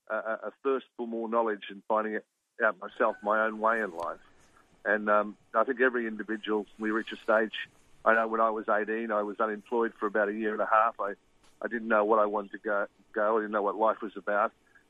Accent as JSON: {"language": "English", "country": "Australia", "said": "So I've got a duty as an Australian really to stand up for our country and for our people, our way of life and the law."}